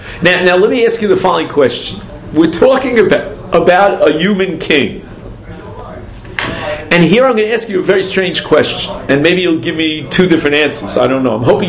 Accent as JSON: {"language": "English", "region": "England", "country": "United Kingdom", "said": "I'm English."}